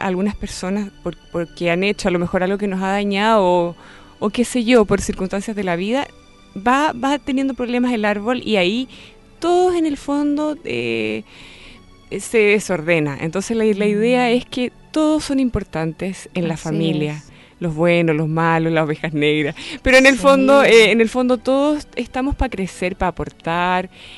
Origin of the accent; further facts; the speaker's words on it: Chile; Son cosas que nosotros como chilenos, con esta tradición, con esta cultura, no podemos entender.